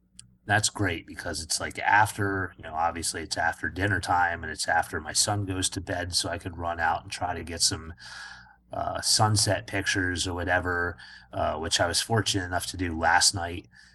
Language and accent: English; Pennsylvania, United States; also born or lived in Arizona; Like, as a kid growing up in Pennsylvania, like, obviously I was aware that it was lighter out later